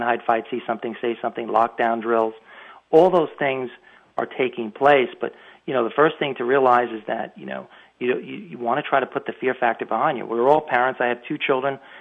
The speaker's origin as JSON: {"language": "English", "town": "Long Island", "region": "New York", "country": "United States", "said": "You know, I'm from Long Island originally."}